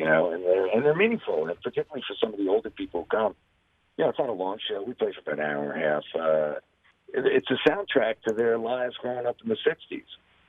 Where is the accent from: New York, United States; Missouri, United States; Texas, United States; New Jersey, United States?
New Jersey, United States; that's growing up in Jersey and playing in bar bands